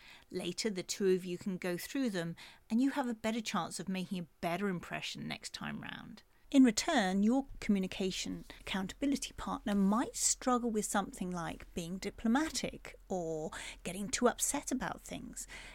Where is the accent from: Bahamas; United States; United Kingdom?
United Kingdom; Everyone knows that I'm British.